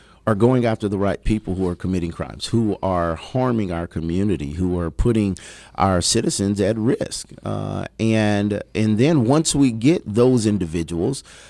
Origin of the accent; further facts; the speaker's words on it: Kansas City, Kansas, United States; Grew up, born and raised in Kansas City, Kansas, Wyandotte County, true dot. I love the dot.